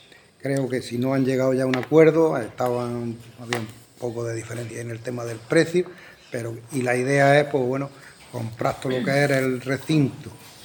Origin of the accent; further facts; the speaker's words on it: Pampanico, Andalusia, Spain; Yo soy de Pampanico, los vecinos de Pampanico, se juntaron ahí unos 70 vecinos